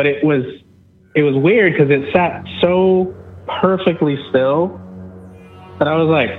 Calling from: Seattle, Washington, United States; from Seattle.

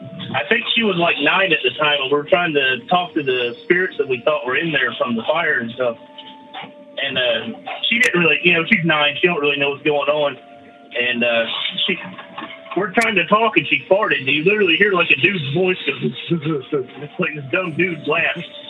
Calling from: Dallas, Texas, United States; Brother, hey … calling from Dallas.

